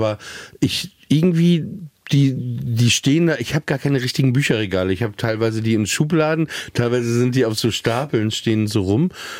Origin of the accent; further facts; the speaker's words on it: Papenburg, Lower Saxony, Germany; Ich bin in Papenburg aufgewachsen.